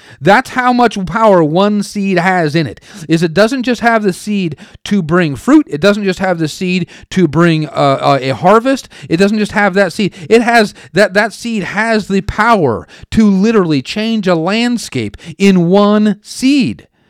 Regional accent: Oregon, United States; obviously I grew up in Oregon.

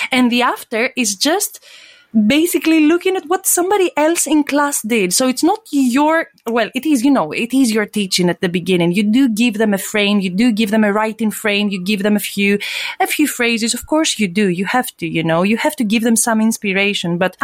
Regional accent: Greece; accent: Greek; English is a second language; Well, to begin with, I'm Greek. You can hear my accent.

